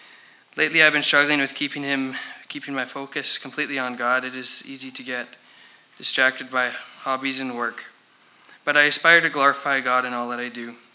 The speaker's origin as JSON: {"language": "English", "town": "Three Hills", "region": "Alberta", "country": "Canada", "tie": "born there", "said": "For those of you who don't know me … I was born in Three Hills into a large family. I have 5 brothers and 5 sisters."}